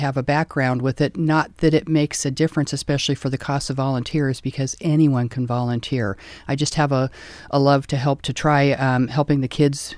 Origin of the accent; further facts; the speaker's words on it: Portland, Oregon, United States; I am a native Oregonian. I grew up in Northwest Portland, and I'm a registered nurse.